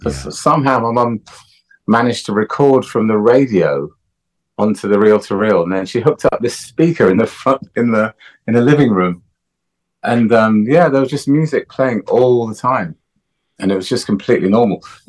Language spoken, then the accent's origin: English; Jamaica; But, you know, I was living, you know, growing up in Jamaica, the resources are a little bit scarce